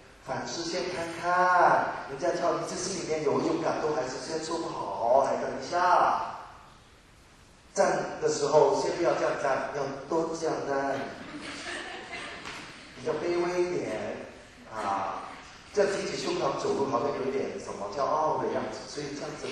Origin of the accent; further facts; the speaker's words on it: Hong Kong; 我们香港人比较保守落后一点。我们香港的父母真是这样。